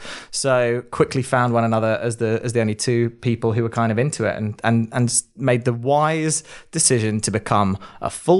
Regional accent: South of England, United Kingdom; now in London, United Kingdom; We met at university. I'm from the south of the UK, and Ivan is from the north.

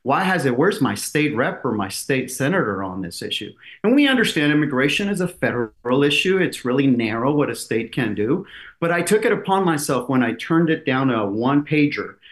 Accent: Eagle Pass, Texas, United States; the mayor of Piedras Negras, our sister city across Eagle Pass, which is my hometown and where Trump was here last week

